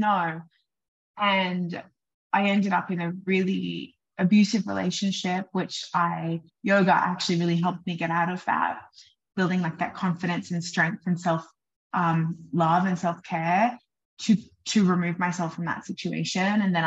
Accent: Canberra, Australian Capital Territory, Australia; growing up in Australia, in Canberra, we don't have a lot of really impressive mountains.

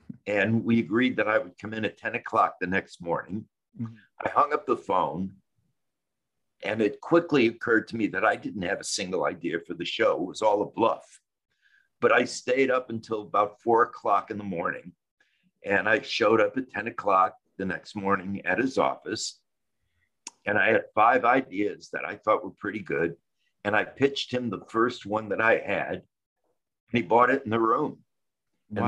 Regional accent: New York, United States; I said that I was from New York and I was a writer

